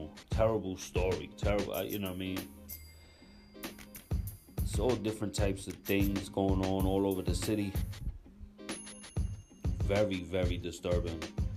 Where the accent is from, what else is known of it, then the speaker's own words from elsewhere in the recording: Bronx, New York, United States; You know, if anybody and everybody knows, I'm from the Bronx, born and raised.